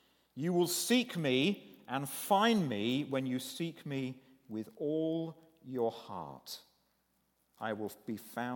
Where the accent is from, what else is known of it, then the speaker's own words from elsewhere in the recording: Guernsey; I come from Guernsey in the Channel Islands, and swimming in the sea in Guernsey, you go into the water.